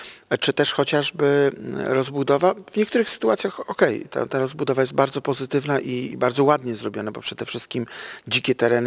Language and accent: Polish; Gdańsk, Pomeranian Voivodeship, Poland; wtedy kiedy dorastałem na Gdańskim Przymorzu.